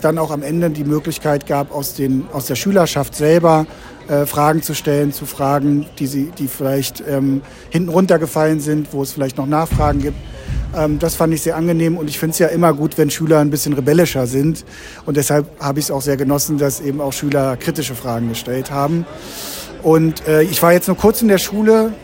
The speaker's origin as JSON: {"language": "German", "region": "Berlin", "country": "Germany", "tie": "born or raised there", "lives_now": "Düsseldorf, Germany", "said": "Ich bin in Berlin groß geworden, habe dann in Münster Politikwissenschaft studiert und lebe jetzt in Düsseldorf"}